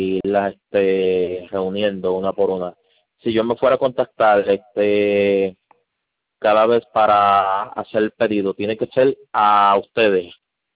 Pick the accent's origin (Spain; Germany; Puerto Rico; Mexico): Puerto Rico; porque yo soy puertorriqueño de los Malaguas y no hablamos, yo no hablo inglés, yo solamente español.